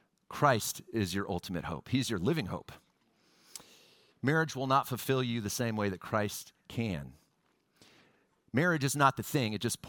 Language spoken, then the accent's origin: English; Houston, Texas, United States; I grew up in Houston, got 93Q on the radio.